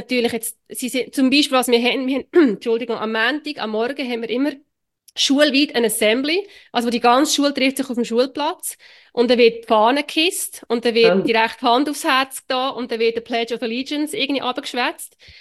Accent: Switzerland; Und ich und mein Mann sind ja wirklich, also wir sind Schweizer. Und das wird mir, das, und ich bleibe Schweizerin.

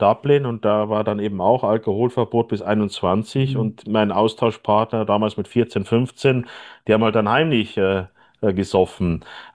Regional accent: Bavaria, Germany; ich komme aus Bayern ja, ursprünglich, wir haben jetzt gerade Kommunalwahlkampf

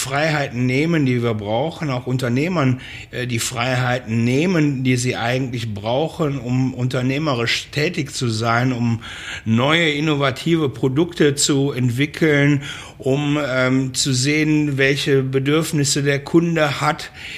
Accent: Rhineland, Germany; Ich bin Rheinländer, eine Frohnatur

